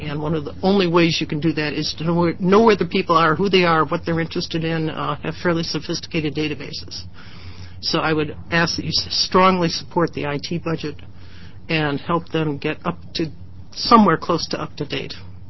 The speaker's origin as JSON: {"language": "English", "town": "Scappoose", "region": "Oregon", "country": "United States", "said": "I'm from Scappoose area."}